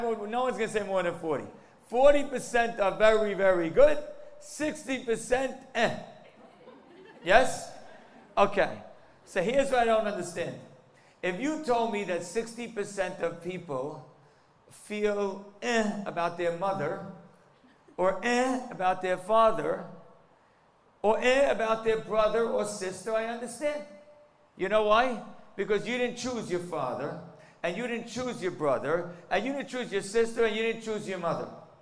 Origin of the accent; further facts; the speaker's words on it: New York, United States; I am from New York, I'm from Brooklyn, New York, and I'm also from the same community.